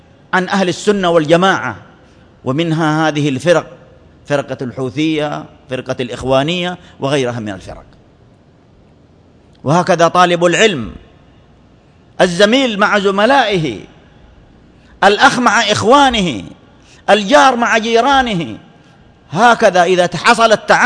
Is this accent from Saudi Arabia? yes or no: yes; Saudi Arabia; ولله الحمد والمنة في هذا البلد المبارك بلادنا المملكة العربية السعودية